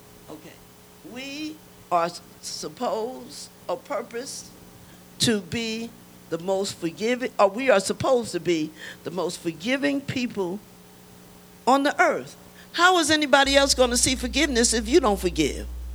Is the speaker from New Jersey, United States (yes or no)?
yes; Newark, New Jersey, United States; I'm from Newark, okay? And so I do have a ghetto conversation.